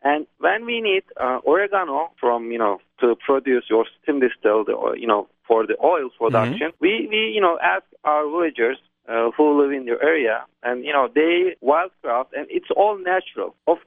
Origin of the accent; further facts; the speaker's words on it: Turkey; accent: British; English is a second language; No, I'm Turkish, but, you know, I learned English in Turkey, and we were taught the, you know, British accent.